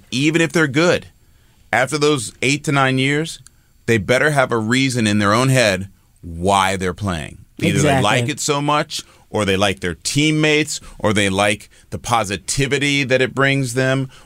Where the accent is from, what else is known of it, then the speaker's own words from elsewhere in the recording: Denver, Colorado, United States; Well, I grew up in the Denver area, so I'm a Broncos fan.